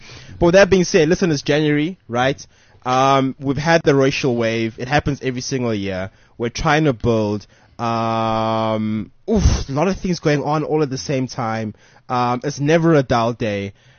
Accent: South Africa; first language Tswana; English is a second language; Because if my first language is Tswana, and my second language is Zulu, and my third language is Xhosa, and whatever, because an average black person actually speaks four different languages.

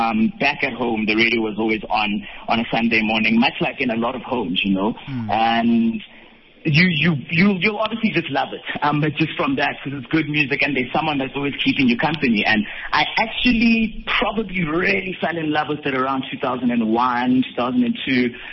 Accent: Bethlehem, Free State, South Africa; I grew up in Bethlehem, in the Free State. It's a very small town. Not a lot of people know about it. I think the main highlight is just that it's really cold.

